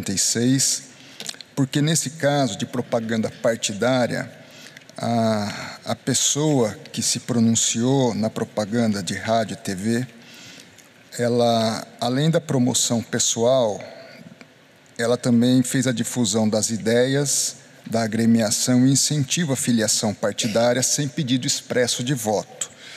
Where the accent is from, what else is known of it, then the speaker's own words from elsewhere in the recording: São Paulo, Brazil; accent: interior paulista; meu R do interior aqui, porque nessas duas cidades, daí vem meu sotaque do interior paulista, que é muito próximo também da forma de se falar em Londrina.